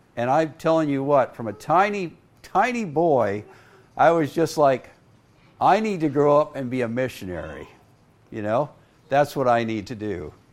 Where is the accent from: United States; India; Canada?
India; I grew up born and raised in India.